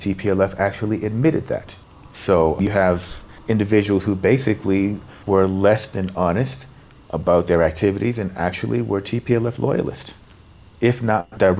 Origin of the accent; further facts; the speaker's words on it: Baltimore, Maryland, United States; also born or lived in Brooklyn; I'm actually from Baltimore. I lived in Brooklyn for 20 some years